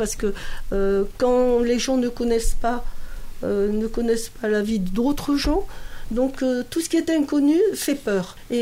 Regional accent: Algeria; now in Bourgoin-Jallieu, France; moi je suis arrivée en 1963 d'Algérie et puis je me suis installée donc avec ma famille à Bourgoin-Jallieu.

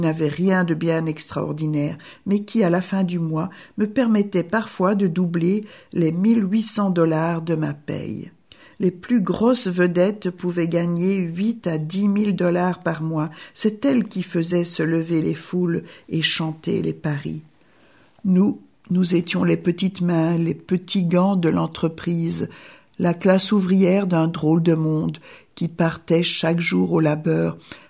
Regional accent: Toulouse, Occitanie, France; born there; Je n'aime qu'une chose, la pelote basque, même si je suis née à Toulouse.

